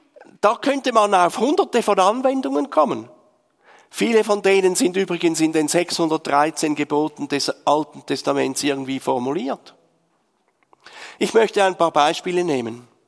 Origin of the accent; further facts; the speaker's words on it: Switzerland; now in Austria; gab und wo das Telefonieren von Österreich in die Schweiz unendlich teuer war.